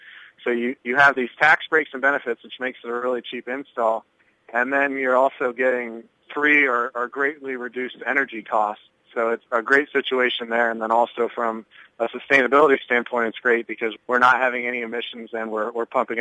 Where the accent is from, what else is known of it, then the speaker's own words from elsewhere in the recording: Columbus Junction, Iowa, United States; I'm actually from Columbus Junction.